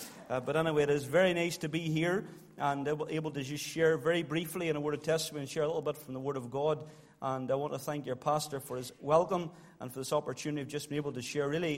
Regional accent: Moneymore, Northern Ireland, United Kingdom; I grew up in Moneymore, and we went to a little congregational church.

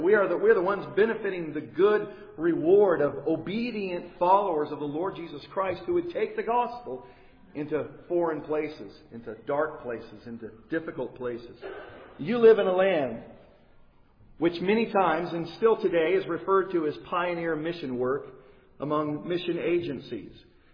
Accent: Colorado, United States; I grew up, started my growing up in Colorado

